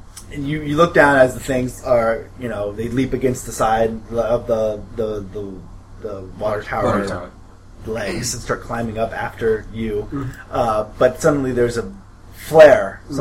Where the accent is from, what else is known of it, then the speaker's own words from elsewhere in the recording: Midwest, United States; now in New York, United States; yeah, we come from the Midwest.